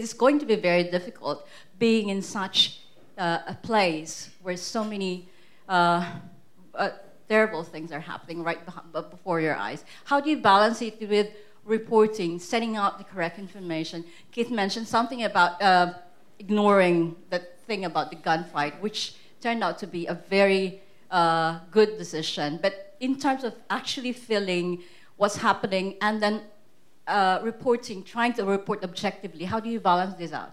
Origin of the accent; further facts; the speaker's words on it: Philippines; now in Hong Kong; I'm a Filipino journalist. I'm based in Hong Kong